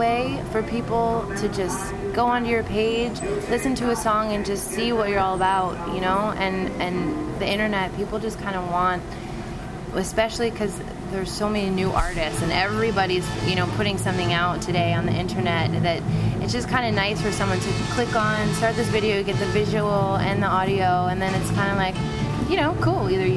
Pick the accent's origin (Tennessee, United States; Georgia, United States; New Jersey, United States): New Jersey, United States; moved away as an adult; also born or lived in Colorado; No, I'm a Jersey girl.